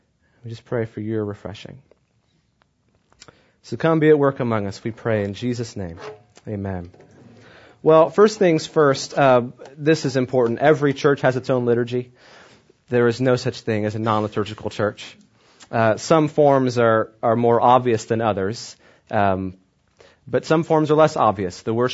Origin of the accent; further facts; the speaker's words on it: Clewiston, Florida, United States; also born or lived in Ocala, Florida / Kissimmee, Florida; now in Virginia, United States; I grew up in Florida. My dad was an Episcopal priest my whole life, so we moved around a bit. I grew up in a real small town called Clewiston, and then moved to Ocala, Florida, near Gainesville